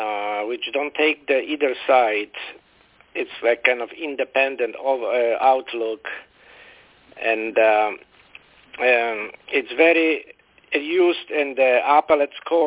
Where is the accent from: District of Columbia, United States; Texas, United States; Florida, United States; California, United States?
Florida, United States; English is a second language; I'm from Florida.